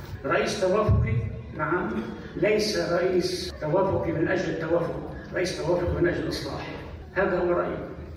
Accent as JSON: {"language": "Arabic", "country": "Lebanon", "said": "مطلوب منا كلبنانيين"}